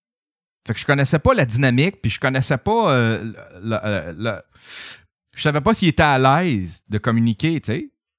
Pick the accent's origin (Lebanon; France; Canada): Canada; Quebec; quand j'étais jeune, je sortais en Abitibi